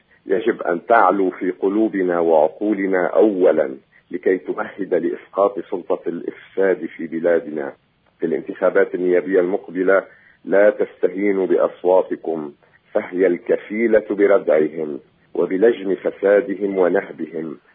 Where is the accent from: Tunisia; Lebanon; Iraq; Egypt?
Lebanon; ذلك أننا نتعرض اليوم كلبنانيين لعملية نهب منظمة